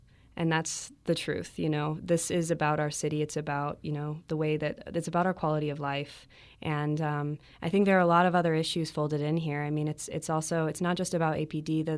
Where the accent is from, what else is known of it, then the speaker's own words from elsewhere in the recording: Sandia Park, New Mexico, United States; I'm New Mexican. I grew up here. I'm from Sandia Park. And yeah, and I'm really glad to be back in Albuquerque.